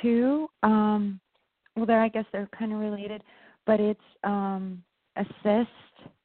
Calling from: New York, United States; I'm in New York.

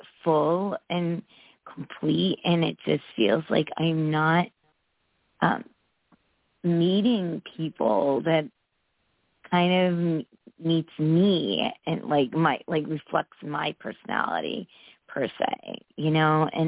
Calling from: Connecticut, United States; from Connecticut.

